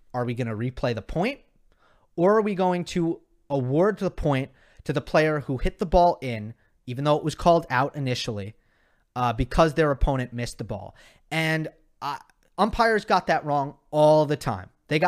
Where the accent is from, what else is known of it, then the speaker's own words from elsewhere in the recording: Australia; I'm from Australia and think that's the most annoying Australian accent